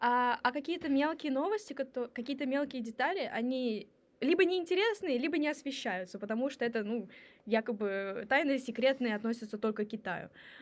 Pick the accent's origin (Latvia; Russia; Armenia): Russia; А мы, люди из России, которые, ну, вроде бы изучают Китай